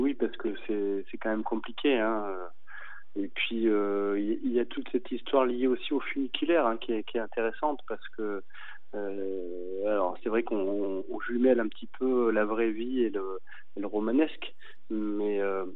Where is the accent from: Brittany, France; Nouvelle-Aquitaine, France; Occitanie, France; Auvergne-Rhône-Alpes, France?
Auvergne-Rhône-Alpes, France; Alors, je suis auvergnat, donc je me balade beaucoup, je fais beaucoup de randonnées.